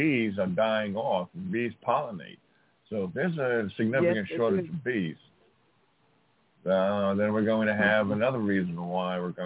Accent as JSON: {"language": "English", "country": "South Africa", "said": "No, when we first started, yes. I said, hello, I'm from South Africa."}